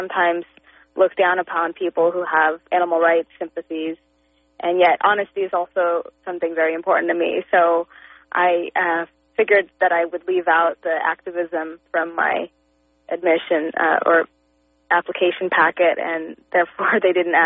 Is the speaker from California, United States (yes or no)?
yes; Santa Monica, California, United States; also born or lived in Malibu; Well, that was in Malibu. My dad lives in Malibu, and I grew up in Santa Monica, my mom's place.